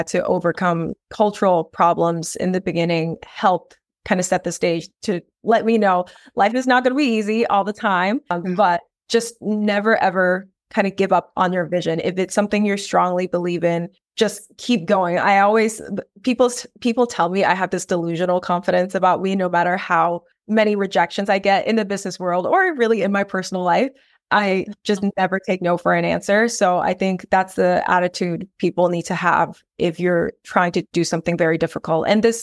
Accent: Hong Kong; English is a second language; I'm from Hong Kong, grew up there, and throughout my path, I had to deal with, you know, immigration, different challenges that were in my way, even learning English. Like, neither of my parents spoke English.

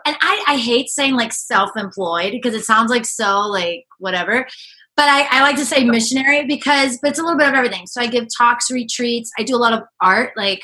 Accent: Venezuela; And I'm originally from Venezuela, but I've been living like in the U.S. and Venezuela here and there.

